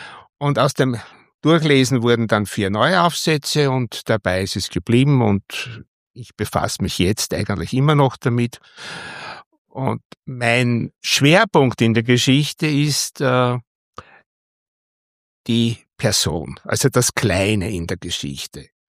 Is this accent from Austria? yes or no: yes; Kremsmünster, Upper Austria, Austria; born there; Ich bin in Kremsmünster geboren, bin dort in Kirchberg in die Volksschule gegangen. Kremsmünster hat drei Volksschulen.